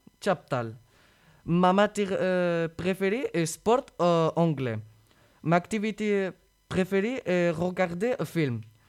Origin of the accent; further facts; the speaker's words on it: Spain; French is a second language; now in Quimper, France; je suis 16 ans, je suis espagnol. Je parle espagnol, anglais, catalan et arabe. J'ai habité Quimper. J'ai venu en France pour étudier.